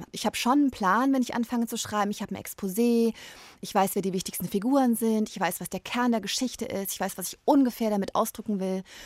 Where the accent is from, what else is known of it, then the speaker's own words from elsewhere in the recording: Thuringia, Germany; Also ich bin tatsächlich nicht in Jena aufgewachsen, sondern habe die ersten 8 Jahre meines Lebens in einem kleinen Dorf in der Nähe von Jena verbracht.